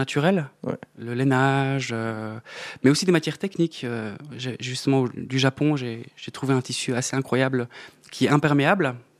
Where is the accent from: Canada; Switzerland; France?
Switzerland; Jura; moi, je me sens jurassien avant de sentir Suisse, c'est clair.